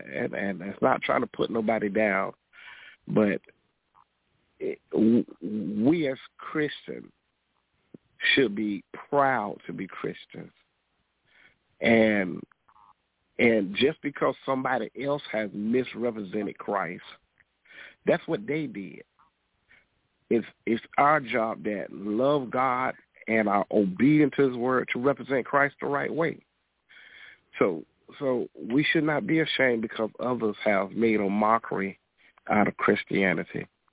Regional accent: United States; That don't change the fact that I'm American. That don't change the fact. I don't throw away I'm American because that there's still prejudice in my society.

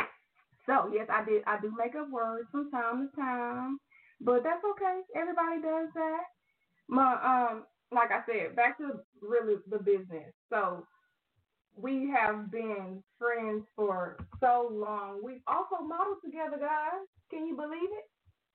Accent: Louisiana, United States; accent: country; Well, I am from Louisiana. I don't have that country accent, but you will hear that accent if I'm getting upset.

